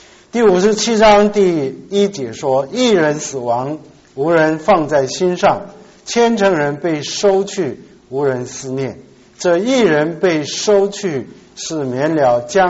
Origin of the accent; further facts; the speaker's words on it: South Korea; also born or lived in Shandong, China; 我是山东人，在韩国长大，我是吃辣椒长大，所以会做韩国泡菜。